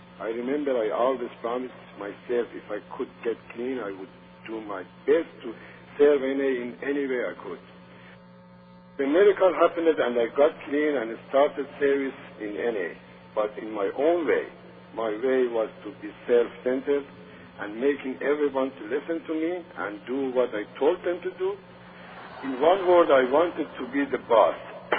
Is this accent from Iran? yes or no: yes; Iran; I am an addict from Iran.